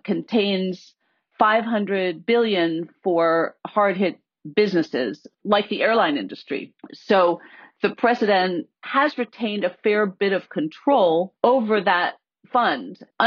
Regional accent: Pennsylvania, United States; So again, in my home state of Pennsylvania, a maker of handbells sued Governor Wolf

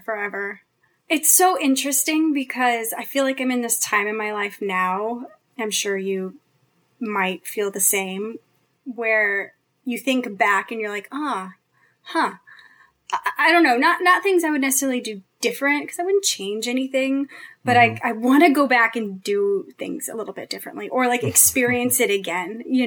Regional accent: San Jose, California, United States; I'm from San Jose. And so I was ready to come out and be closer to family.

